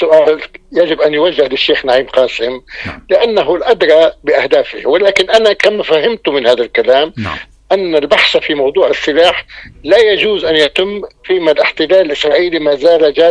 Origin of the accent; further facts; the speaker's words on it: Lebanon; نحن كلبنانيين